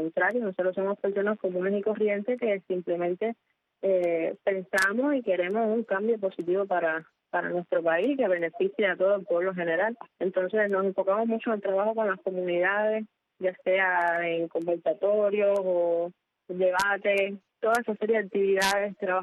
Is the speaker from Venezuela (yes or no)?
no; San Juan y Martínez, Pinar del Río, Cuba; Sí, yo soy del municipio de San Juan y Martínez, en la provincia de Pinar del Río.